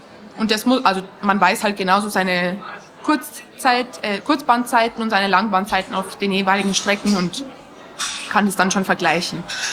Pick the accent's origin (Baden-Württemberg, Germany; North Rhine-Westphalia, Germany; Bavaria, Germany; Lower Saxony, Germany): Bavaria, Germany; Rosenheim; Ja, und ich war aus Rosenheim und war dann eben alleine